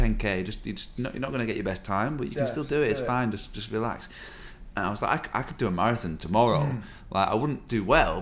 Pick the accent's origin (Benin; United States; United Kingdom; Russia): United Kingdom; Wigan, North West England; But then we went running, like, in my hometown around Wigan.